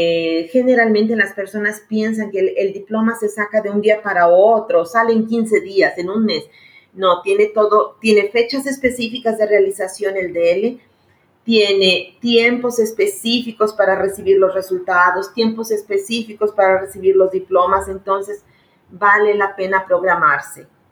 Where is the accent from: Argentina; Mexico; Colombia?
Mexico; moved away as an adult; now in Brazil; yo soy mexicana, radico en Brasil desde hace poco más de 25 años.